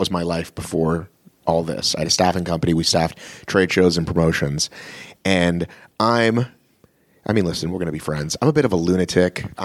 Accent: Marietta, Georgia, United States; So I grew up in Marietta.

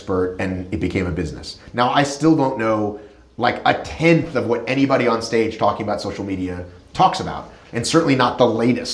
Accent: the South, United States; I grew up in the South

